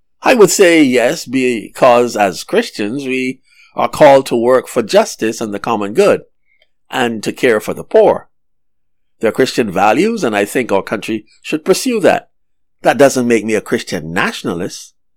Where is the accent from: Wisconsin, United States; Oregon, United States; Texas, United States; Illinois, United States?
Oregon, United States; I'm from Oregon. I didn't grow up in the South, but I've traveled.